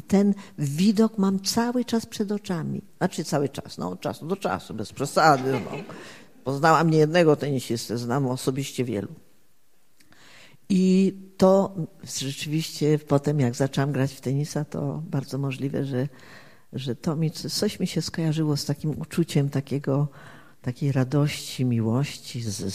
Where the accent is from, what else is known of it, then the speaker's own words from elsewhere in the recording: Silesian Voivodeship, Poland; ja tam jestem Beskid Śląsko-Żywiecki, jestem góralka, nie?